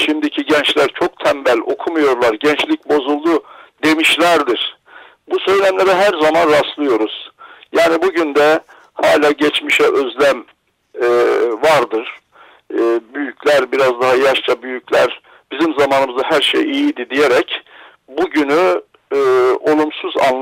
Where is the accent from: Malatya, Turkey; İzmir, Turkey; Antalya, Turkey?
Malatya, Turkey; Ben Malatyalıyım.